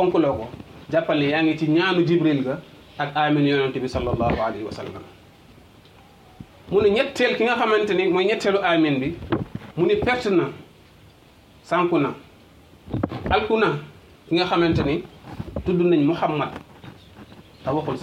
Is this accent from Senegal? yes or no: yes; Senegal; بلادنا السنغال